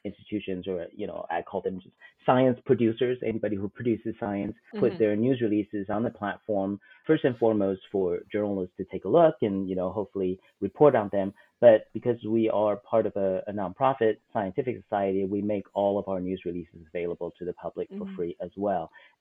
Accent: Taiwan; I grew up in Taiwan in a lower middle class family.

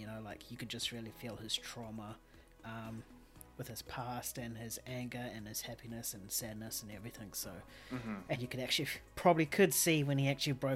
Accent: India; just because I'm Indian doesn't mean I'm an encyclopedia about India.

